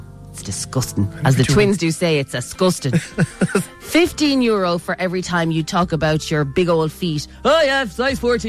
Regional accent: Munster, Ireland; accent: Kerry; I want €50 for every time you slag my Kerry accent

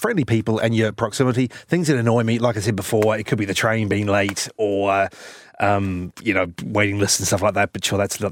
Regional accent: New Zealand; if I'm walking down the street, you probably can't really tell I'm a Kiwi.

